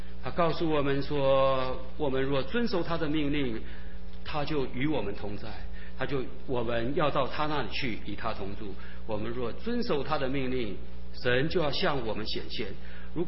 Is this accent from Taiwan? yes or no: no; China; 我们中国人讲这个自古文人什么相亲啊